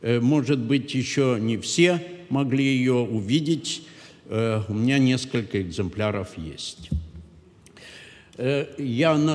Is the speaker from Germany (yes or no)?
yes; Germany; Russian is a second language; я из Германии, и я братский меннонит.